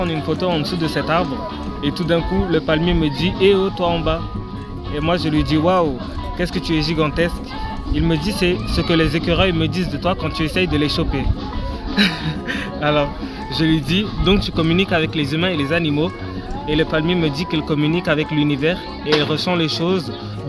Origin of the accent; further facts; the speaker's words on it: Senegal; mon pays d'origine, le Sénégal